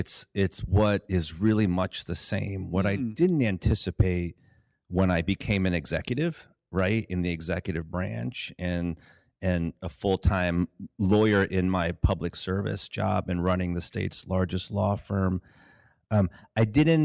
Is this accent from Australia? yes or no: no; Hartford, Connecticut, United States; I grew up in the Hartford area and was born in Hartford Hospital, and grew up in Glastonbury and West Hartford, and then went away for school and came back here.